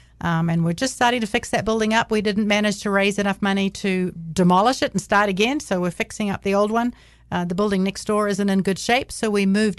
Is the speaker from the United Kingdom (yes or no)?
no; New Zealand; I'm from New Zealand.